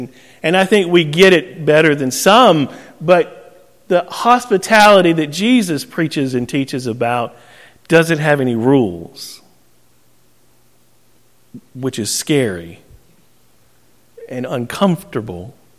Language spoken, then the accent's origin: English; the South, United States; But you know what I learned growing up in the South? Is Southern hospitality has rules, doesn't it?